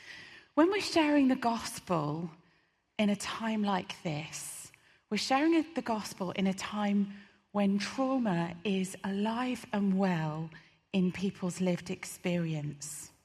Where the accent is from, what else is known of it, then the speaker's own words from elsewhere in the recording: Birmingham, West Midlands, United Kingdom; As a teenager, I grew up in Birmingham.